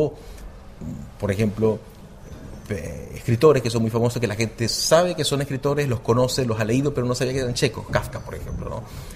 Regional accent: Venezuela; now in Chile; cuando caso yo llegué de Venezuela a Chile

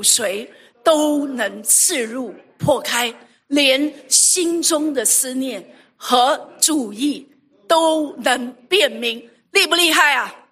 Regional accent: Taiwan; 我是从台湾来的哈，我还有这个家人在台湾哈

